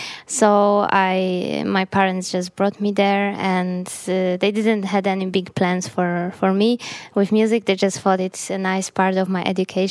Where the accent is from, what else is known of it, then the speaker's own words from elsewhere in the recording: Gdańsk, Pomeranian Voivodeship, Poland; Gdańsk, my hometown, was a very good base for it.